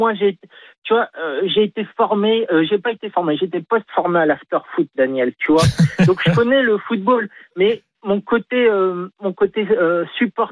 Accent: France; Mais tu vois, en tant qu'aussi français, je suis français, tout ça

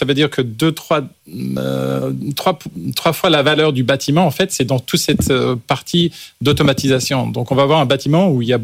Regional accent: United States; French is a second language; en tant qu'Américain, je ne vais pas essayer d'utiliser des mots anglais.

